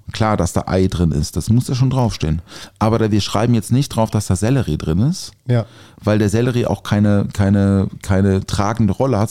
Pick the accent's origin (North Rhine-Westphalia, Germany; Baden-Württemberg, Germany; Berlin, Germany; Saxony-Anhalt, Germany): Baden-Württemberg, Germany; Bötzingen; aus Bötzingen, liebe Grüße in meiner Heimat.